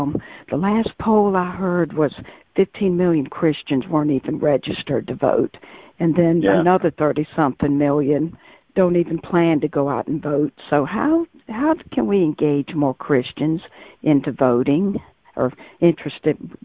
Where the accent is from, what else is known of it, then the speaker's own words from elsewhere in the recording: Virginia, United States; I'm from Virginia